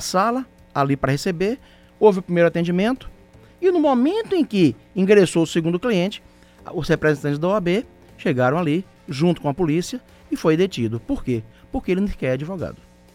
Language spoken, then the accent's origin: Portuguese; Itabuna, Bahia, Brazil; sou de Itabuna